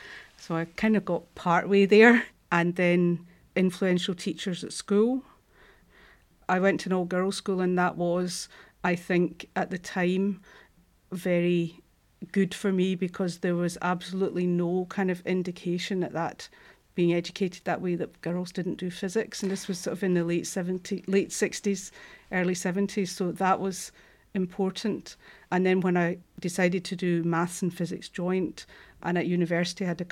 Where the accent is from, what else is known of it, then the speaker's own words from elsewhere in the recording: Glasgow, Scotland, United Kingdom; I was born and brought up in Glasgow, went to school in Glasgow, and then moved away to go to university. But after kind of early stages of my career, I just wanted to come back to Glasgow.